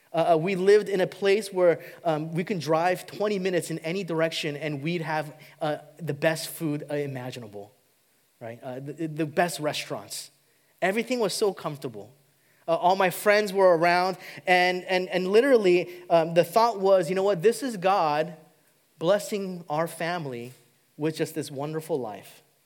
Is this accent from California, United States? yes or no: yes; California, United States; You know, me and my wife, we grew up in Southern California our entire lives, and you know, life couldn't have been better.